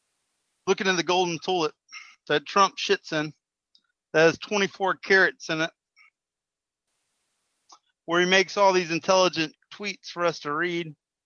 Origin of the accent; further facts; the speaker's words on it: the South, United States; when I say Southerners, I'm a Southerner myself.